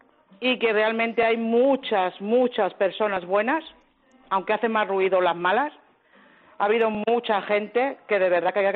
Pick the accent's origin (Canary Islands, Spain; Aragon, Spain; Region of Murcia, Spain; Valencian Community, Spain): Valencian Community, Spain; Nosotros somos de Albal, Masanasa, Paiporta y Alfafar.